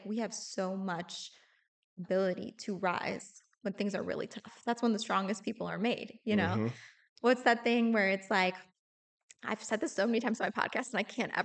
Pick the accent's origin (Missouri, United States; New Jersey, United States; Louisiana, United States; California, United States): Missouri, United States; St. Louis; I was thinking about this a lot recently where there's been, especially I'm from St. Louis.